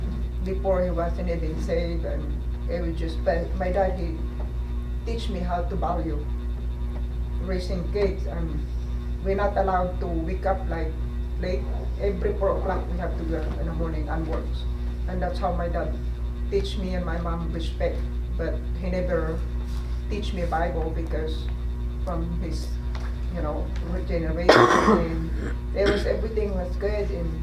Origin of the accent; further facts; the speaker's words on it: Philippines; I'm Filipino from the Philippines, but my parents never been divorced.